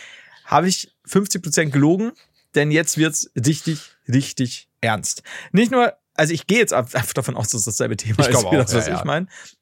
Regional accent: Regensburg, Bavaria, Germany; born there; So, als gebürtiger Regensburger, das ist nicht der Guggenberger See

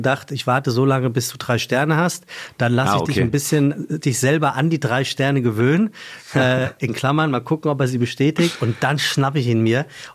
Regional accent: Frankfurt, Hesse, Germany; now in Hamburg, Germany; ich komme aus Frankfurt, jetzt

